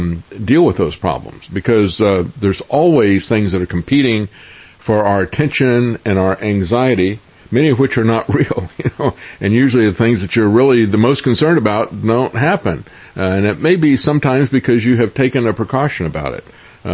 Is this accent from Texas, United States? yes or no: no; Florida, United States; and that was forefront of our mind, especially growing up in Florida.